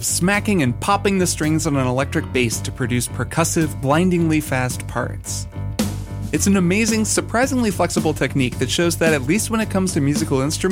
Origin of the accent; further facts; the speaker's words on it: Bloomington, Indiana, United States; It was 1994 in my hometown of Bloomington, Indiana, and local music hero … had just released a new single called